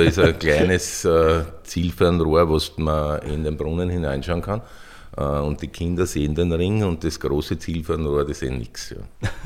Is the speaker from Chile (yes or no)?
no; Reisdorf, Lower Austria, Austria; Ich bin auch Waldviertler, bin in Reisdorf geboren, das gehört zum Bezirk Horn, Gemeinde Berneck, Geras ist vielleicht ein bisschen bekannter.